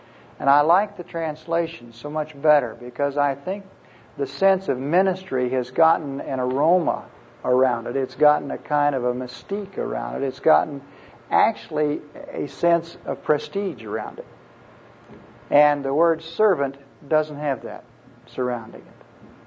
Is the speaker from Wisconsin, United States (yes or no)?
no; Wichita, Kansas, United States; I'm from Wichita, Kansas. I practice law there and have for the last almost 35 years.